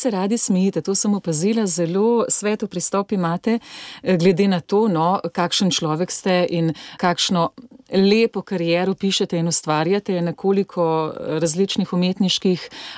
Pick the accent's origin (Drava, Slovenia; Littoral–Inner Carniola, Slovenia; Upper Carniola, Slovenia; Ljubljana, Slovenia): Upper Carniola, Slovenia; tudi sama sem iz Gorenjske